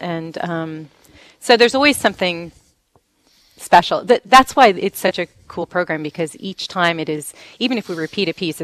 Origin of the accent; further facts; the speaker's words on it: New York City, New York, United States; I'm from New York City.